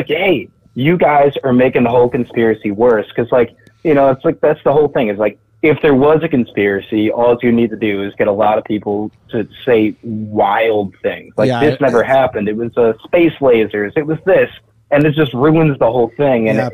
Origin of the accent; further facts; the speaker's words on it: New England, United States; I'm from New England.